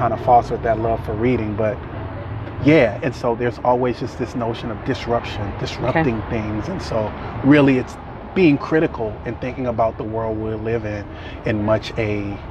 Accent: Los Angeles, California, United States; I grew up in South LA at a time where I lived in a neighborhood that was diverse, right?

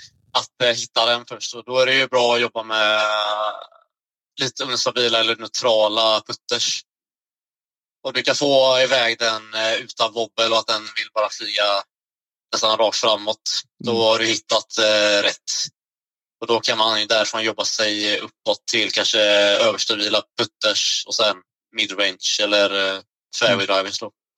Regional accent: Örebro, Örebro County, Sweden; moved away; när jag först började spela discgolf där hemma i Örebro

